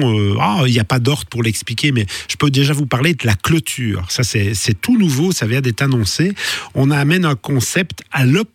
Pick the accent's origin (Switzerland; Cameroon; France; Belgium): Belgium; donc chez nous en Belgique